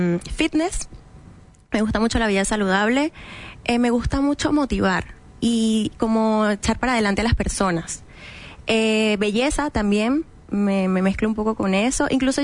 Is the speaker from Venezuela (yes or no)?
yes; Venezuela; Yo soy de Venezuela, entonces mi mamá siempre me quiso meter como en cosas teatrales, artísticas.